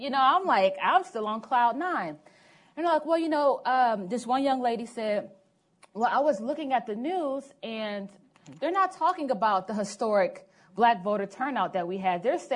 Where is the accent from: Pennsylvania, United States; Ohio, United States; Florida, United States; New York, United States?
Ohio, United States; Cleveland; I was able to work in my hometown of Cleveland